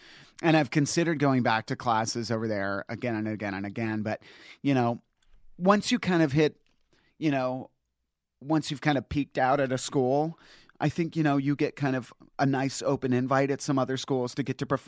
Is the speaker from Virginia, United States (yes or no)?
yes; Virginia, United States; I'm from Northern Virginia, like, friendly and excited.